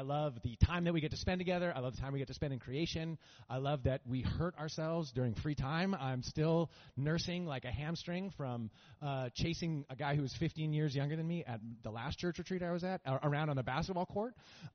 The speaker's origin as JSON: {"language": "English", "country": "Canada", "lives_now": "United States", "said": "But as Benji said, we are Canadian by way of Texas. I'm sporting my Mountie socks. There's Mountie on that side, and then there are horses on this side. We have spent the last 14 years in Texas"}